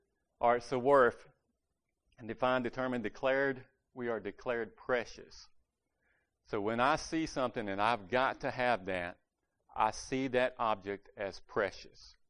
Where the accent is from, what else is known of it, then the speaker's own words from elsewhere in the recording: Reesville, North Carolina, United States; born there; Do I feel like I'm valued because I was born in Reesville, North Carolina?